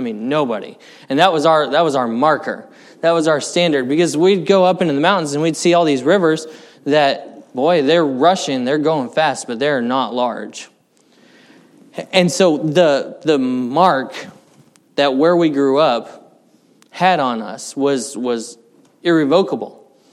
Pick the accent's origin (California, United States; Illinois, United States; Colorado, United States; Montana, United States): Colorado, United States; But my sister and I, we grew up a lot in Colorado. And in Colorado, our rivers are not like the rivers here.